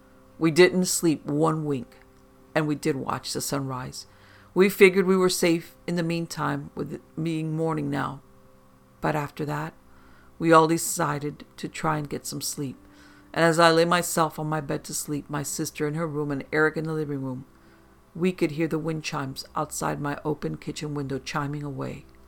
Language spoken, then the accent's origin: English; Missouri, United States; I grew up in Missouri.